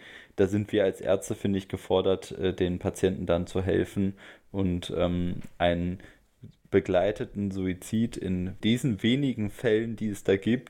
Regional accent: Netherlands; ich bin ja ich bin ja Niederländer, das habe ich hier noch nie im Podcast erwähnt.

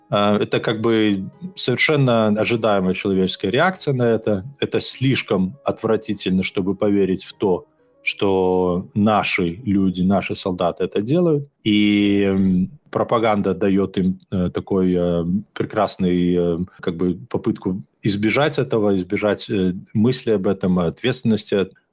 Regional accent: Hantsavichy, Brest Region, Belarus; Почему? Потому что я вырос в Ганцевичах, во дворе.

